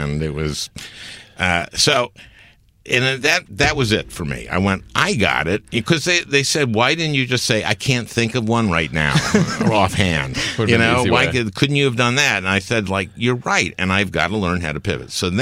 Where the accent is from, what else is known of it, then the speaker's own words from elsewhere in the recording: St. Louis Park, Minnesota, United States; I grew up in St. Louis Park, which is the Jewish suburb of Minneapolis. It's about 25%, or was when I was growing up, about 25% Jewish, but that's a lot of Jews in Minnesota.